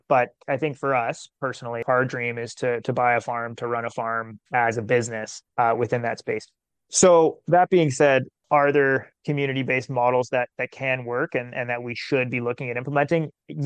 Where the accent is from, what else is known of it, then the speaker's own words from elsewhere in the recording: Canada; I just grew up in Canada and I'm a Canadian citizen, and I'm going to try and make it work here.